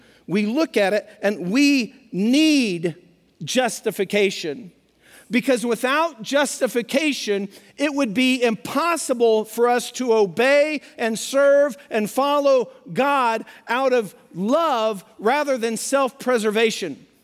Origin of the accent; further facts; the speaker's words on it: Pueblo, Colorado, United States; Pueblo, Colorado, home of the heroes. 4 Medal of Honor winners from one town. Nowhere else in America. My hometown.